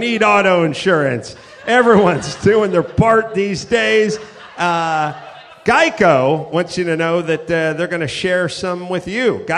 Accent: North Hollywood, California, United States; I grew up in North Hollywood. North Hollywood is 7 miles away from Beverly Hills.

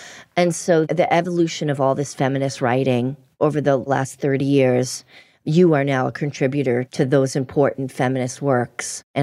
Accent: Boston, Massachusetts, United States; We grew up in Boston.

